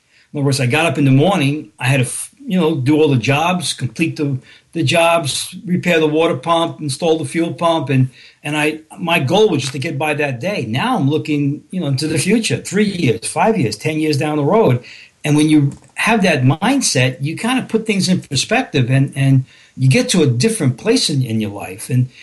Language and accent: English; Bronx, New York, United States; I'm originally from the Bronx.